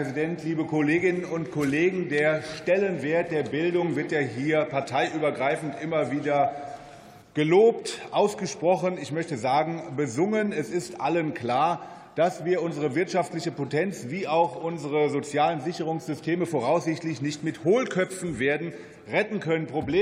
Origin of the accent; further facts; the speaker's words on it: North Rhine-Westphalia, Germany; In meinem Heimatbundesland NRW